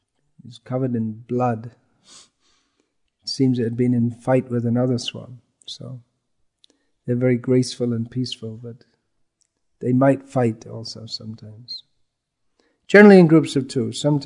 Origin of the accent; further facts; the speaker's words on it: England, United Kingdom; born there; I was born in England, and you'll see they're very common there.